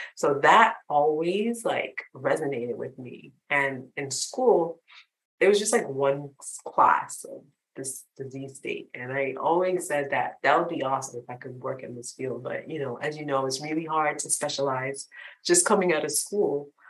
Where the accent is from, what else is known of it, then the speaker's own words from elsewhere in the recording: Florida, United States; So growing up in South Florida, like, I just remember, like, being young and watching, like, my community, like, in terms of immigration